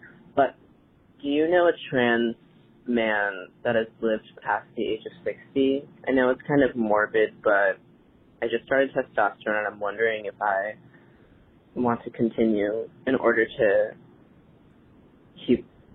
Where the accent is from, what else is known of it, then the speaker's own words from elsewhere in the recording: New York, United States; I'm from New York, going to Bard College.